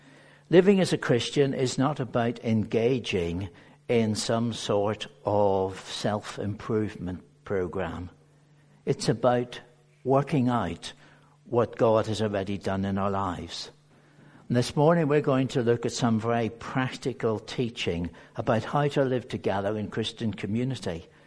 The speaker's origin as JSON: {"language": "English", "region": "England", "country": "United Kingdom", "said": "I know we're English, and we don't get that excited except the football matches or rugby matches"}